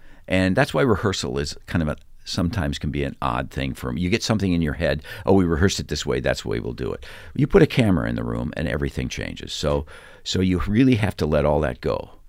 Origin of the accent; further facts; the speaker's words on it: DeKalb, Illinois, United States; I came from DeKalb, Illinois, which is a farm town 60 miles west of Chicago. A fabulous place to grow up, wonderful place. I'm an only child.